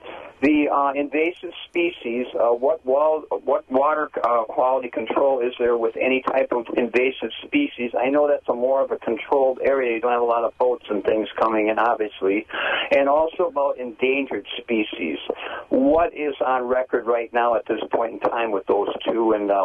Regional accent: Milwaukee, Wisconsin, United States; Growing up near Horicon Marsh in Milwaukee and outside of Milwaukee, I remember the skies being black with geese and everything else.

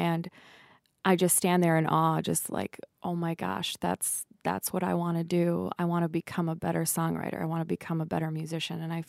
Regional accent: Midwest, United States; I think growing up in the Midwest has its own there's like a whole special thing to it. Like I grew up on a farm, you know, working class family, you know, just typical Midwestern family.

